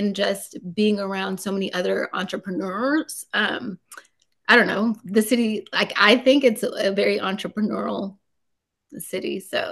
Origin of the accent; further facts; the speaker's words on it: California, United States; I'm from California, you know